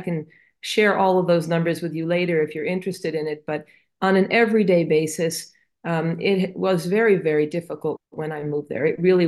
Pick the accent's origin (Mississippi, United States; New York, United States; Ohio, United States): New York, United States; Manhattan; And I was from Manhattan, right?